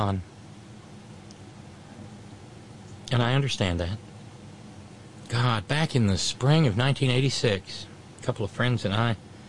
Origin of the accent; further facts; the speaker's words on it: Alabama, United States; when I leave here and I go down to where I grew up in Alabama, which I will do next week.